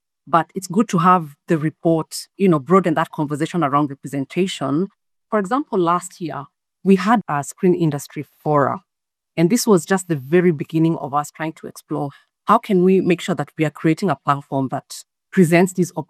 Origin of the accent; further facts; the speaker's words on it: Kenya; moved away as an adult; now in Australia; I came from Kenya to Australia in 2006 to study nursing.